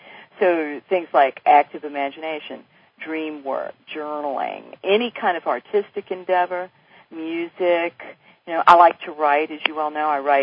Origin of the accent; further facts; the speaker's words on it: New Orleans, Louisiana, United States; I'm from the Gulf South. I am from New Orleans, folks.